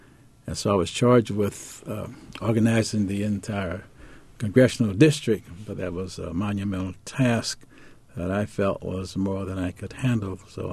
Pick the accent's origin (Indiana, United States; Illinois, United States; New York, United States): Illinois, United States; Brooklyn; I grew up in a small town that many of you will have heard of, Brooklyn, Illinois, downstate Illinois, which is tucked on the east side of the Mississippi River across from St. Louis, Missouri.